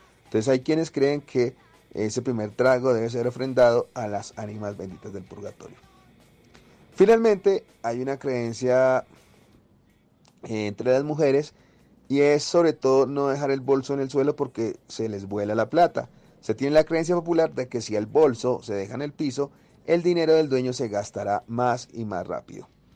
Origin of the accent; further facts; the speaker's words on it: Bogotá, Bogotá D.C., Colombia; ese paradigma que tenemos los bogotanos para quienes llevamos habitando esta ciudad. Y es que quienes vivimos en esta ciudad durante muchos años, toda la vida